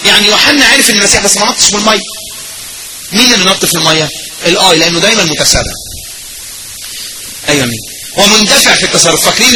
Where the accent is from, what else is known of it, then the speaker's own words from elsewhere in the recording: Egypt; يا جماعه انا جاي من مصر اقول لكم محاضره